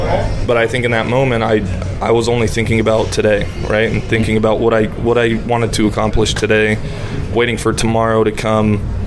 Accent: San Jose, California, United States; Like I said, I'm from San Jose, Campbell area, so yeah. I grew up an A's fan.

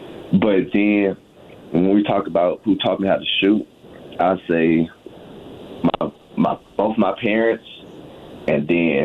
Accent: Slaughter, Louisiana, United States; I'm from Slaughter, Louisiana.

